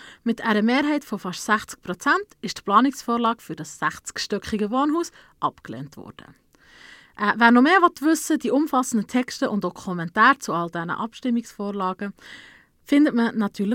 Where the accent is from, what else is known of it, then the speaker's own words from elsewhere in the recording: Bern, Switzerland; Ich komme eigentlich aus dem Kanton Bern, aus dem Saanenland. Also ich bin auch irgendwo durch eine Bernerin. Aber ich bin in die Stadt Bern gekommen